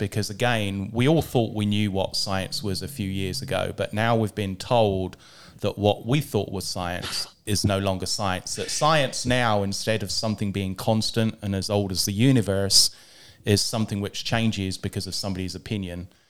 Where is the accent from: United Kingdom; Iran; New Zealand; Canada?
United Kingdom; England; moved away as an adult; now in United States; when I grew up in England. It wasn't until I moved to the States, you know, possibly around 2000